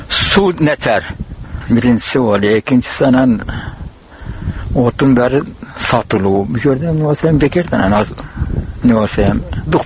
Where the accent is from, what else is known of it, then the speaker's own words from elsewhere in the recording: Nookat, Osh Region, Kyrgyzstan; Өзүбүзгө жакшы да, нукат деген. Туулган жерибиз экен, тойгон жерибиз жакшы да.